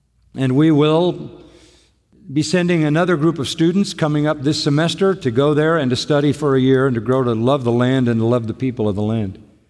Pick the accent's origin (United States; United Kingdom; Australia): United Kingdom; Scotland; the fact that I'm Scottish instead of Jewish.